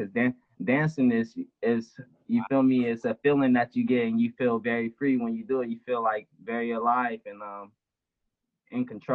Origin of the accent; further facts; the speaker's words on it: Skyline, California, United States; I grew up in Skyline, California. Mm-hmm. And, you know, growing up there, you know, you be a part of the community a lot, let's just say that.